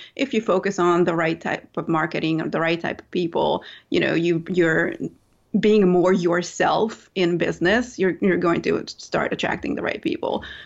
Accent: Hungary; now in New Orleans, United States; because I'm from Hungary and I live in New Orleans, I just have a million options running through my head.

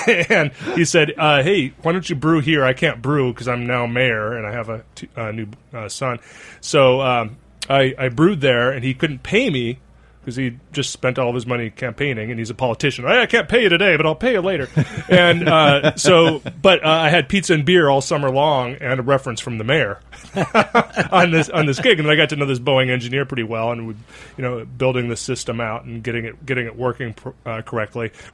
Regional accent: Pacific Northwest, United States; But you know, I got my start in brewing in San Diego, not in the Pacific Northwest. I'm from the Pacific Northwest. Went to college in San Diego.

